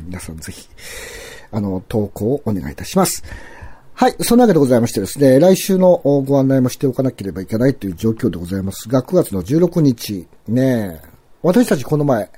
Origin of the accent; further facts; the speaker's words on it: Nagoya, Aichi, Japan; 出身、はい、出身っていうんですか、はい、私は名古屋ですけど。